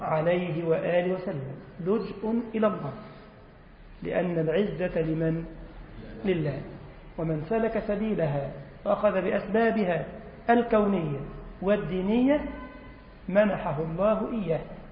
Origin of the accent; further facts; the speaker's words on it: Egypt; اللهم جنب بلدنا مصر الفتن ما ظهر منها وما بطن.